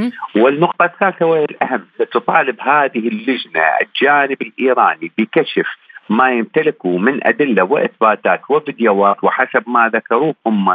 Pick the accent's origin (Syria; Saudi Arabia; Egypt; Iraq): Iraq; وأنا يعني أنا عراقي لكن للأسف أتكلم هذا الكلام.